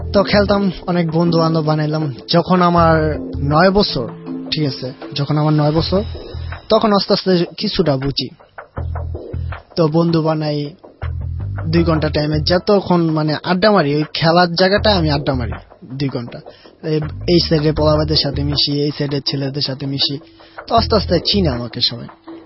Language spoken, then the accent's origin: Bangla; Narayanganj, Dhaka Division, Bangladesh; বাড়ি হয়েছে পঞ্চবটি চাঁদনি হাউজিং